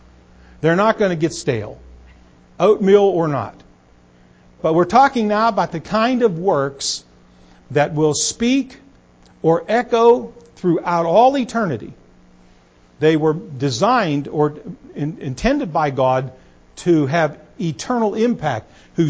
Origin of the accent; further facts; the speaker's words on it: United States; As American patriots, we have enemies today.